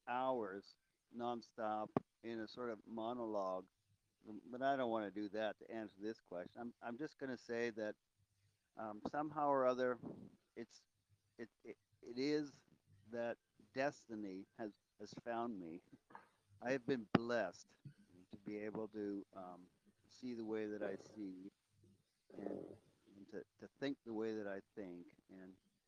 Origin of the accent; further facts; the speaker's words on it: Huttonville, Ontario, Canada; born there; first language Dutch; English is a second language; I was born in Canada, and in a place called Huttonville, which is about like 45 minutes or half an hour, depending on how fast you push the gas pedal, from Toronto. And that's Ontario. And I spoke Dutch before I spoke English